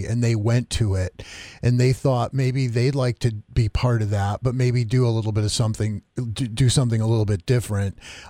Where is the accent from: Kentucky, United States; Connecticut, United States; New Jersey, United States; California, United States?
Connecticut, United States; Waterbury; at Latham Park, right in my hometown of Waterbury.